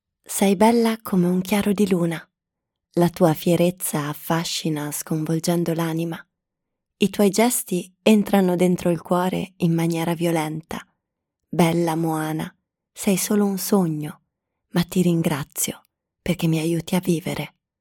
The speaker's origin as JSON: {"language": "Italian", "region": "Piedmont", "country": "Italy", "tie": "born or raised there", "said": "io, che per parte di padre sono genovese, ma cresciuta in Piemonte"}